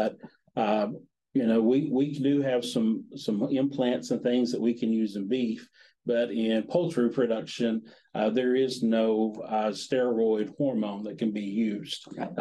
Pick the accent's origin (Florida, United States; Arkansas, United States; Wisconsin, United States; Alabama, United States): Arkansas, United States; moved away as an adult; I'm the transplant to Northwest Tennessee. I grew up in Southwest Arkansas, seventh generation for a poultry farm, beef cattle operation.